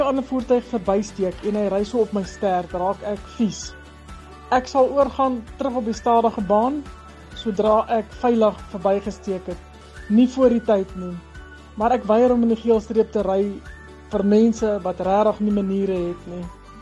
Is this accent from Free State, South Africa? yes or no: no; Piet Retief, Mpumalanga, South Africa; ek is van Piet Retief.